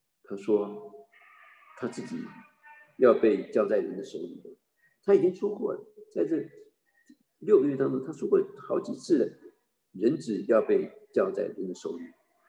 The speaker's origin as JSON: {"language": "Chinese", "country": "China", "said": "因为也许他想到我们中国人最熟悉的"}